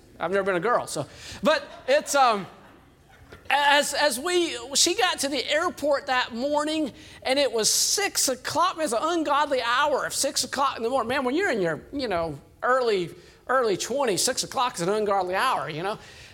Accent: Georgia, United States; I was from South Georgia.

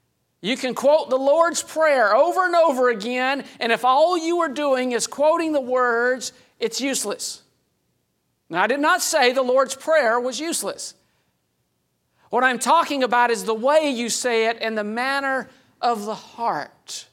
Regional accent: Valdosta, Georgia, United States; Well, I grew up in Valdosta, Georgia, in South Georgia

